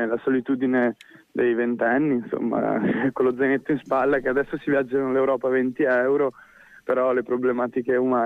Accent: Veneto, Italy; accent: Venetian; Eccomi, con la mia pronuncia veneta.

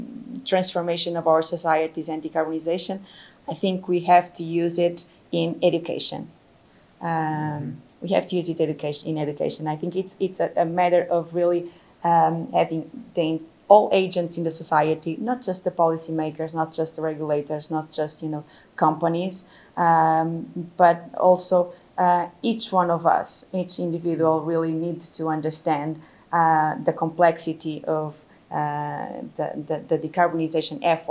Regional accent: Portugal; English is a second language; Well, being from Portugal, I guess I have to choose pick a place in Portugal, in my home country.

